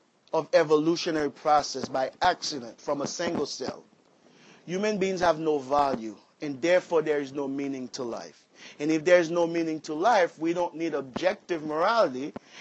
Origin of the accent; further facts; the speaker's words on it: Haiti; as I was growing up in Haiti, men used to beat their wives.